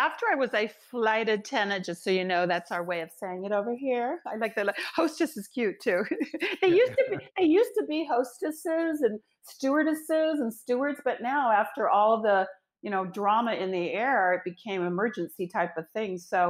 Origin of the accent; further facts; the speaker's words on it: Los Angeles, California, United States; Yeah, I was born in Hollywood, Los Angeles. You know, I grew up in a really entertainment capital.